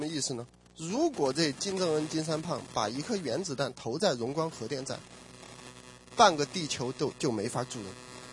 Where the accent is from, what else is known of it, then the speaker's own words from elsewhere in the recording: China; 那我们从大陆来的有背景的人说什么？